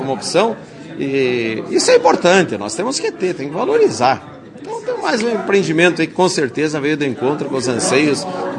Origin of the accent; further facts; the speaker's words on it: Lagoa Vermelha, Rio Grande do Sul, Brazil; born there; Não só conheço Lagoa Vermelha, a terra onde eu nasci, quero bem